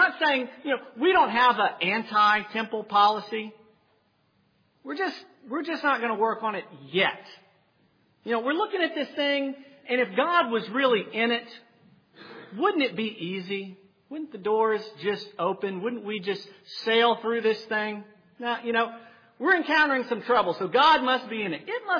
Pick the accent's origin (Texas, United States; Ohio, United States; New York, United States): Texas, United States; Dallas; You know, I'm from Dallas, as some of you all know. We're still in the Bible Belt, so similar neck of the woods.